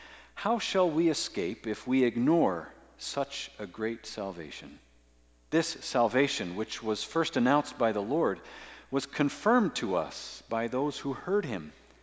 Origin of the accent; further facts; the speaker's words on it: Oakville, Ontario, Canada; my family lived both in Oakville, where I grew up in Ontario.